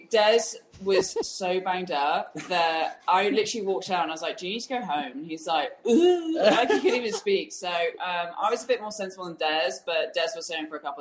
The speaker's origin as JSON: {"language": "English", "country": "United Kingdom", "said": "Obviously, I'm British, he's Canadian."}